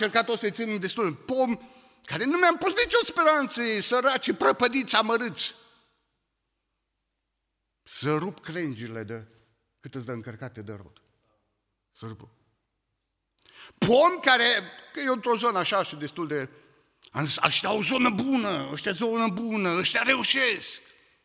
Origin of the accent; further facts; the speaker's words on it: Romania; Eu sunt român.